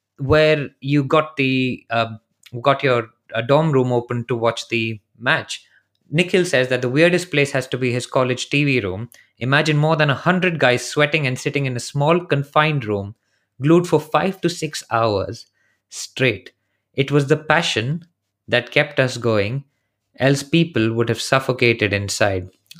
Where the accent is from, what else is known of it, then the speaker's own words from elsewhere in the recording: Delhi, India; I got Delhi and I'm from Delhi, so we'll always support them anyway.